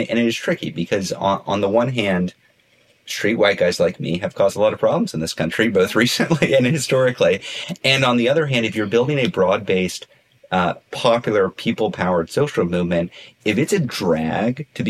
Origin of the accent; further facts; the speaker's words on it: Deep South, United States; I'm from the Deep South, and one thing those mega churches really get right is they reserve the parking spots at the front for people who had never been there before.